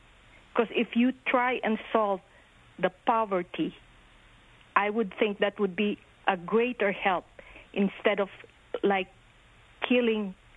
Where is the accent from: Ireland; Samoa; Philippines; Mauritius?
Philippines; now in Hoboken, United States; I'm a Filipina. I moved here in 88. And I'm proud to be an American, but I still have relatives and friends in the Philippines.